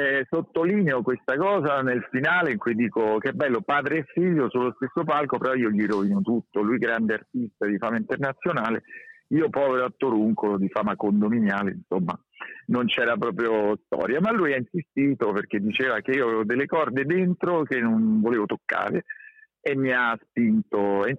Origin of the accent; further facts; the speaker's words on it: Rome, Lazio, Italy; noi tre figli siamo nati a Roma e rimasti a Roma.